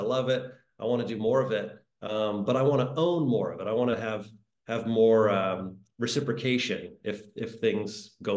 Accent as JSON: {"language": "English", "town": "Bremerton", "region": "Washington", "country": "United States", "tie": "born there", "said": "So I was born in Bremerton, Washington, near Seattle."}